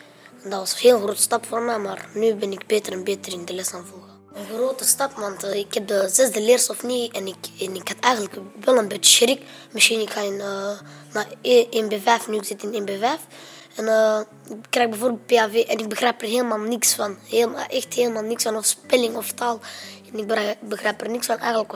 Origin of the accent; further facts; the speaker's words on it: Antwerp, Flanders, Belgium; born there; ik ben 12 jaar oud, geboren in Antwerpen.